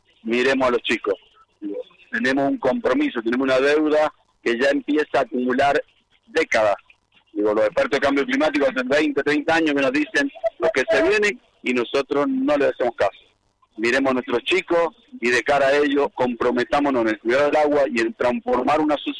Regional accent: Mendoza, Argentina; hay que apostar como mendocino a mejorar el consumo de agua

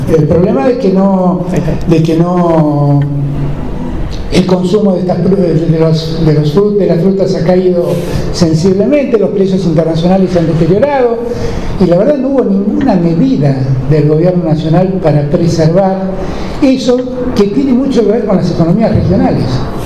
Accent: Buenos Aires, Argentina; yo soy porteño y lo digo desde esta libertad que me doy

